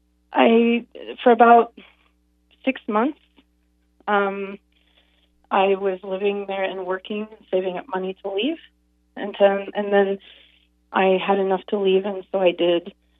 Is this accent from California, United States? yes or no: yes; Los Angeles, California, United States; I was raised in Los Angeles.